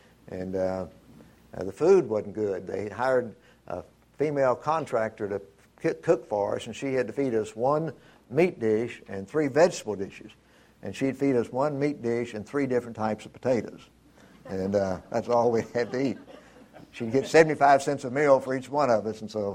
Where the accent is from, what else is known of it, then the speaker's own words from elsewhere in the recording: Pine Bluff, Arkansas, United States; moved away; also born or lived in Little Rock; I grew up in Pine Bluff and Little Rock.